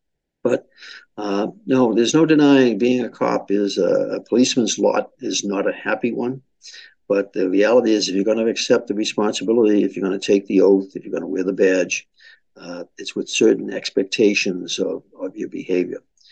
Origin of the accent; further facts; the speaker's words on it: Boston, Massachusetts, United States; accent: Boston; She never lost it. It's like me with my Boston accent.